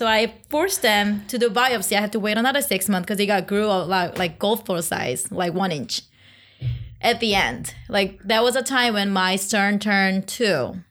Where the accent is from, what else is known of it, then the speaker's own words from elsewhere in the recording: South Korea; moved away as an adult; now in United States; So, I was born and raised in Korea. I moved here probably 12 years ago, like after I graduated college.